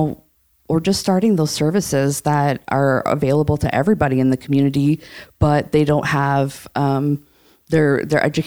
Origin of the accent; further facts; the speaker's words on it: Sioux City, Iowa, United States; moved away as an adult; So actually, I was born and raised in Sioux City. After high school, I left for the military, and I worked in a primarily male field doing satellite communications.